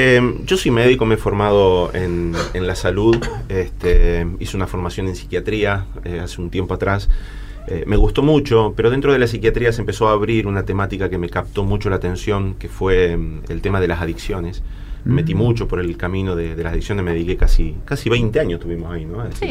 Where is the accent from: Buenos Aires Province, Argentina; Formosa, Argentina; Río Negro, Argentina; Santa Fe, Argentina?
Santa Fe, Argentina; Rosario; Yo soy de Rosario, soy de la zona de Rosario.